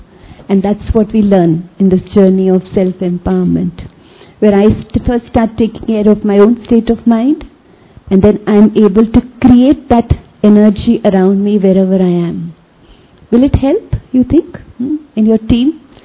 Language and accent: English; Mumbai, Maharashtra, India; So I come from Mumbai